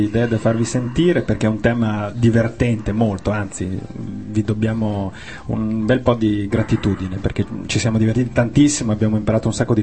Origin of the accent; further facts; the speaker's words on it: Ferrara, Emilia-Romagna, Italy; io sono un ferrarese un po' ignorante